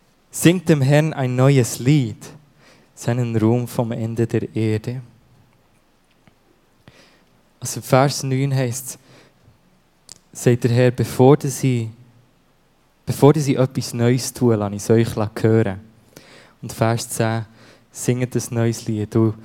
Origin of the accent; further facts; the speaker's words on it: Steffisburg, Bern, Switzerland; bin verheiratet mit dieser wunderbaren Frau hier, mit der Madeleine. Ich bin aufgewachsen in der Gemeinde vor Christus, gerade hier in Steffisburg